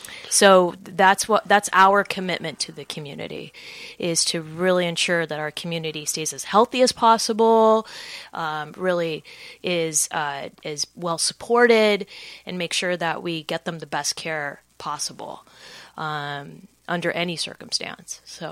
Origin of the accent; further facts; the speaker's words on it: California, United States; Actually, I grew up here. I grew up in the Valley. My parents still live in Northridge.